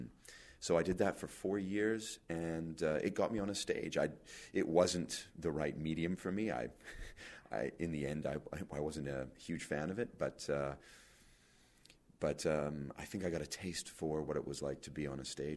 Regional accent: Vancouver, British Columbia, Canada; we're from Vancouver originally.

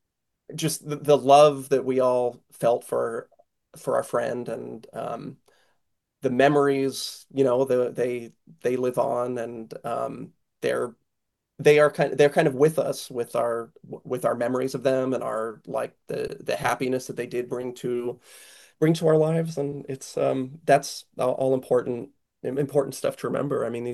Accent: California, United States; we had a memorial for him back in my close to my hometown in the San Francisco Bay Area

